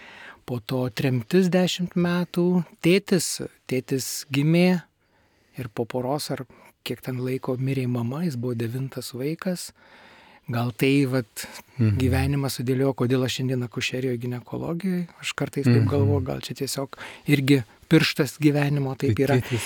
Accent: Marijampolė, Marijampolė County, Lithuania; gimiau, augau, kaip sakiau, Marijampolėj suvalkijoj, bet mano mama kilusi Lietuvos Lenkijos pasienis Liubavos, čia už Kalvarijos

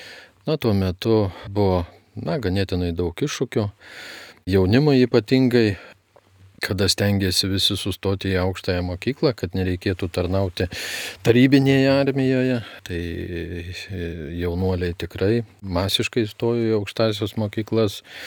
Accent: Jieznas, Kaunas County, Lithuania; now in Kaunas, Lithuania; Nesu tikras kaunietis. Gimiau ir augau Prienų rajone, Jizno miestelėje. Tai visa vaikystė ir jaunystė prabėgo Jizne.

